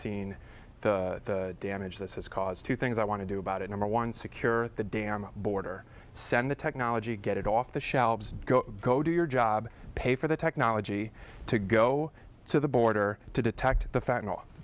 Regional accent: Endicott, New York, United States; I grew up in Endicott, factory town. Just about everybody worked in the plants or was somehow connected to it.

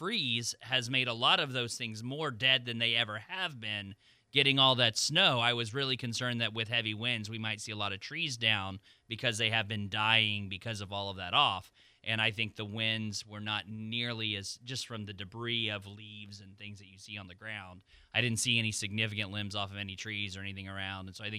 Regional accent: Oklahoma, United States; I grew up in Oklahoma where we had tornadoes all the time.

